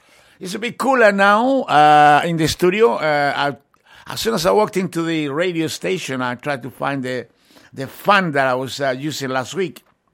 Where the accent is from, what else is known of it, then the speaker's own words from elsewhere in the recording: Catalonia, Spain; Believe I'm from Catalonia, man. I grew up with these guys' music